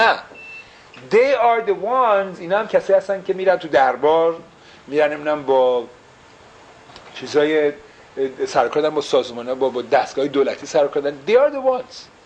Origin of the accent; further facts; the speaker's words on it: Iran; now in United States; ما ایرانی ها که از ایران اومدیم